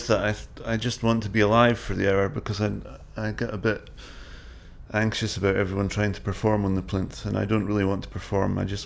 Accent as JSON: {"language": "English", "town": "Brough", "region": "Yorkshire and the Humber", "country": "United Kingdom", "said": "My date of birth is 2010-61 and I'm from Brough."}